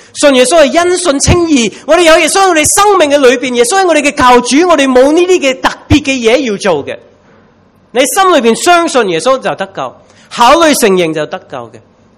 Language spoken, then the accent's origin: Cantonese; China; 咁我哋中国人咧，好中意食血系咪啊？